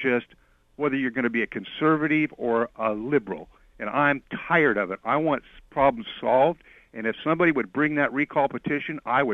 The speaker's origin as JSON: {"language": "English", "country": "United States", "said": "And we're American people here in this city, in this county"}